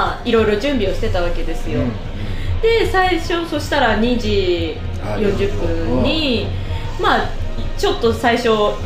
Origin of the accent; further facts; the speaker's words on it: Kyushu, Japan; そう、分かんないんですよ、九州人なので特に。